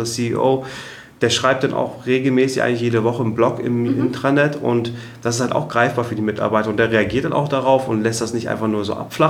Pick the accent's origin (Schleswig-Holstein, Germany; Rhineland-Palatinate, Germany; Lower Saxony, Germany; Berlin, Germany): Schleswig-Holstein, Germany; Kiel; now in Bonn, Germany; in Hamburg, in Kiel, wo ich herkomme, hier in Bonn.